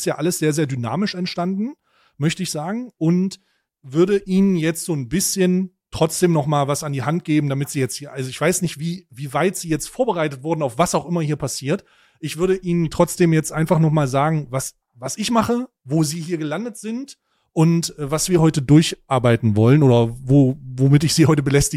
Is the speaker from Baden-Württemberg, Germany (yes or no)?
no; Saxony, Germany; Ich bin ursprünglich aufgewachsen in Ostdeutschland. Ich komme tatsächlich aus Sachsen.